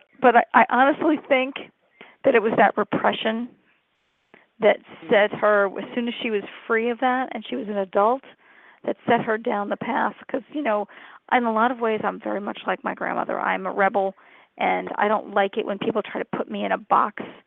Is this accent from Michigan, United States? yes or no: no; New York City, New York, United States; accent: New York; We're from New York.